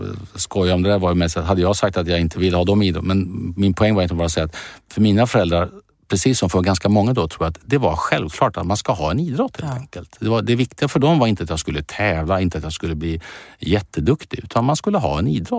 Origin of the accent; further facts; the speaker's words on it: Strängnäs, Södermanland, Sweden; Det märker ju hemma i Stängnes